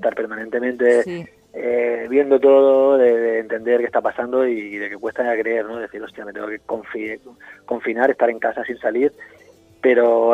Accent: Barcelona, Catalonia, Spain; Sí, los dos somos de Barcelona.

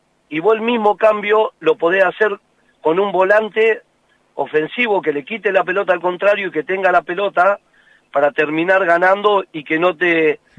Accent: Argentina; nosotros somos así, los argentinos, todos, yo me incluyo

